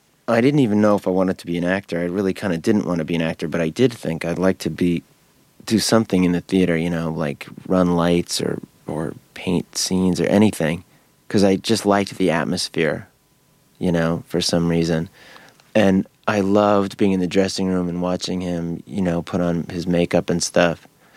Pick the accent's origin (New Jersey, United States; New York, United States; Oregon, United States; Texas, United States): New York, United States; New York City; I grew up in the Village, you know, it was my, I loved it. I loved Washington Square Park